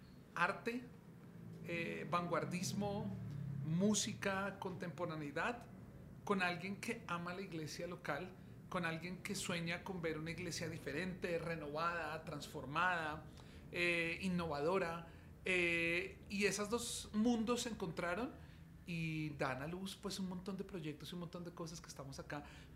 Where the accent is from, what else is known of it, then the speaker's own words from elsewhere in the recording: Bogotá, Colombia; Soy peruano y colombiano, porque hay una historia interesante